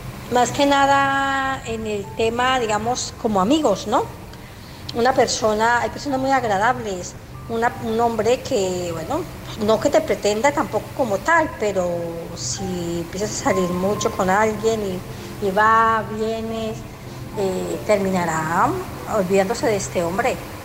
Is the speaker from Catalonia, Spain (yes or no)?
yes; Barcelona, Catalonia, Spain; de Barcelona.